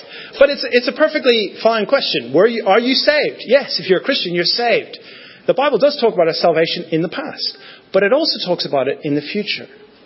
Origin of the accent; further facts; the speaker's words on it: Northern Ireland, United Kingdom; As I said, I grew up in Northern Ireland